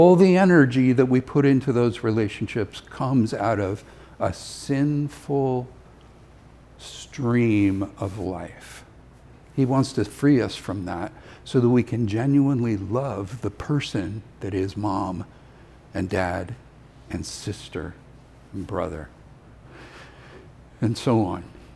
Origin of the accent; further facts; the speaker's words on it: Somerville, United States; I was from my hometown of Somerville, and I was an athlete